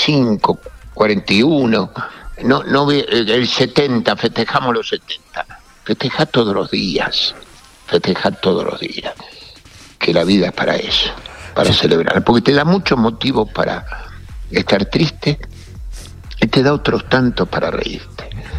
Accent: Argentina; Te digo, como argentino el título

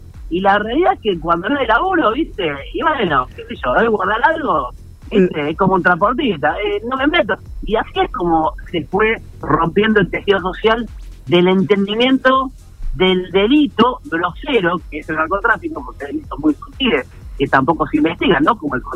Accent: Argentina; sabemos también cómo somos los argentinos.

